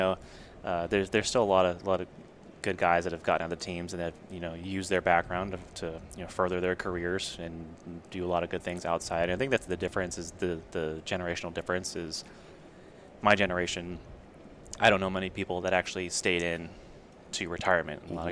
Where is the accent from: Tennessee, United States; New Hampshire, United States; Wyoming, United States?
New Hampshire, United States; I'm from the East Coast. So I grew up in New Hampshire, and not like a stellar student or athlete or anything